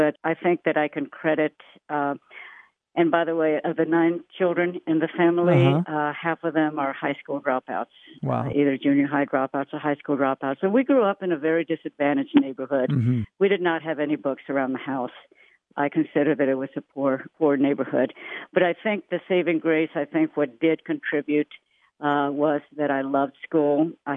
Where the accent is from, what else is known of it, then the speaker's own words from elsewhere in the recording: Kingsville, Texas, United States; born there; moved away as an adult; now in Pasadena, United States; I am a native-born Texan. I was born in Kingsville, Texas, near Corpus Christi, and I left, got my first couple of degrees there, and then I left the state 50 years ago, 5-0.